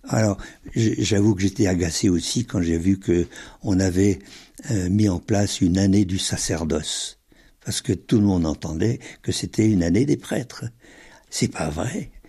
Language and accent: French; Brittany, France; Je suis, jusque dans le plus profond des tripes, je suis Breton et surtout Finistérien.